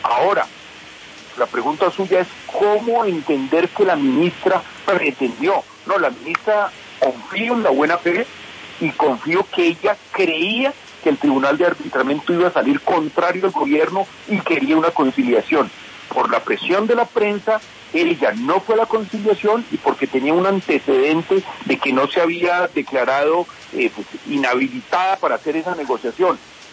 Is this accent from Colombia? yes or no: yes; Colombia; Yo creo que el gran perdedor de todo esto somos los colombianos.